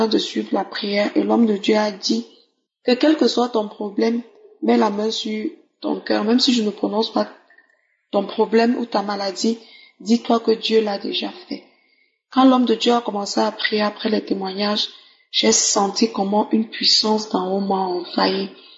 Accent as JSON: {"language": "French", "country": "Cameroon", "moved": "yes", "lives_now": "Equatorial Guinea", "said": "Je suis camerounaise, vivant en Guinée équatoriale pour des raisons de travail."}